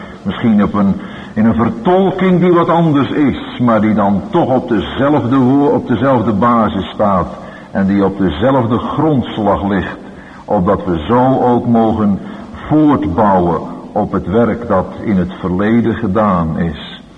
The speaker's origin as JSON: {"language": "Dutch", "town": "Rotterdam", "region": "South Holland", "country": "Netherlands", "tie": "born there", "said": "Ik ben een Rotterdammer van geboorte, dus in zoverre is deze streek van het land me niet helemaal onbekend."}